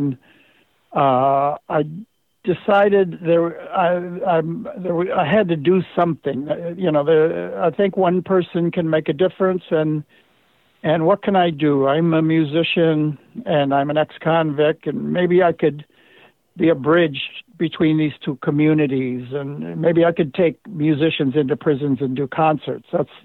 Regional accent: United States; I'm an American, and I'm an American musician

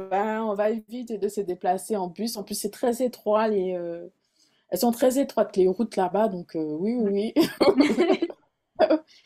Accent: French Antilles, France; on est français, on est caribéen, on est antillais, mais on a des origines indiennes, africaines, européennes.

